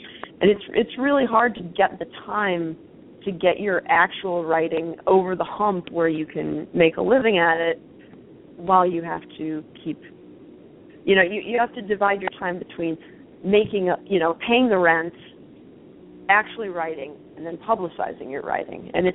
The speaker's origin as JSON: {"language": "English", "country": "United States", "said": "No, I'm American. In America, we always have our skirts tucked into our pantyhose."}